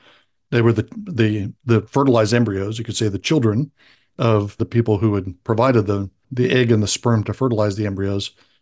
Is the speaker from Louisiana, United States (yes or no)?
no; Alabama, United States; We've just been having this discussion in my home state of Alabama currently.